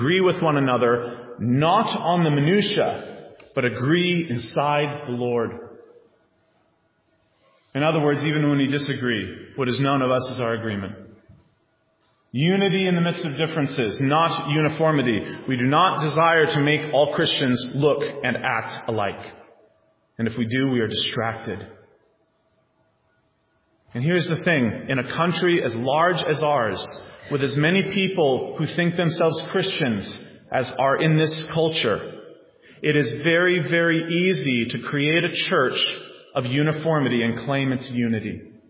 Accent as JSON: {"language": "English", "region": "the South", "country": "United States", "tie": "born or raised there", "lives_now": "New Hampshire", "said": "I mean, I grew up in the South."}